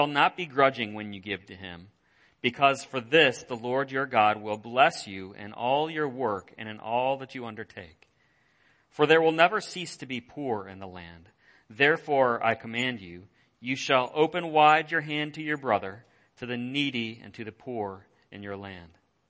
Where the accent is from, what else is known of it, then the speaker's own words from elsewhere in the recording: Northern US, United States; I grew up in the North.